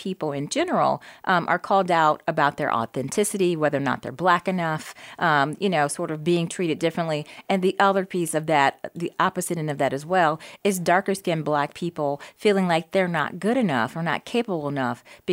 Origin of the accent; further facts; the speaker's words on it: Ohio, United States; moved away; So I'm from Ohio. And so prior to moving to Florida, in 2004, I'd never heard the term red as much.